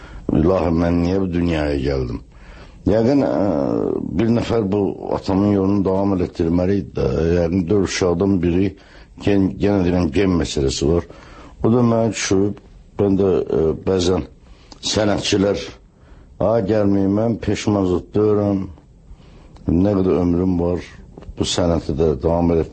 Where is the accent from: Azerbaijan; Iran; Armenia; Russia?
Azerbaijan; Baku; Əlbəttə böyük çətinliklə böyümüşəm Sovetskidə